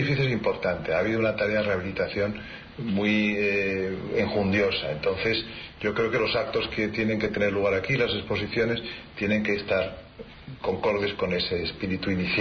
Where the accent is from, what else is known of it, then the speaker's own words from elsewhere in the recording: Community of Madrid, Spain; estoy muy satisfecho de él porque me considero muy madrileño